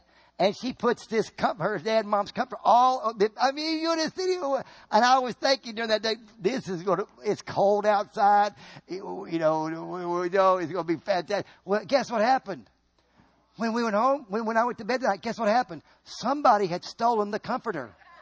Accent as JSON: {"language": "English", "region": "Virginia", "country": "United States", "tie": "born or raised there", "said": "Now, when I grew up in Virginia, we only had one translation."}